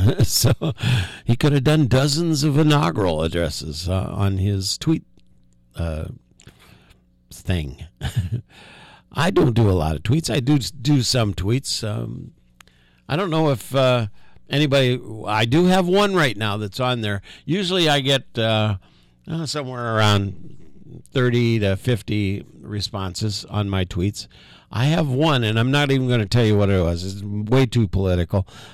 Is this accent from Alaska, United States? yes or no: no; Indianapolis, Indiana, United States; born there; See, I was born in the Methodist Hospital in downtown Indianapolis, Indiana.